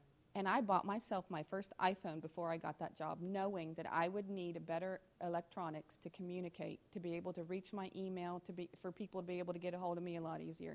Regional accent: Appalachia, United States; You know, for us growing up in Appalachia, there's a bunch of white folk.

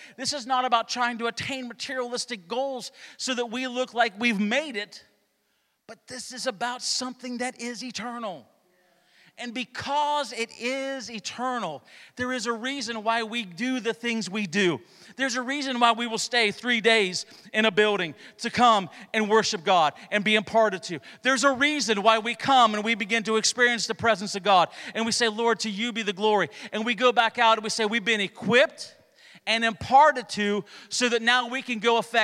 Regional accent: Ohio, United States; I'm a Hilljack from Ohio.

